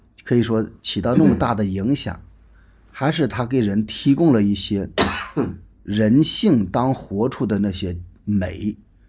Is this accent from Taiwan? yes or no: no; China; 我们中国人有一句话叫什么？士可杀不可辱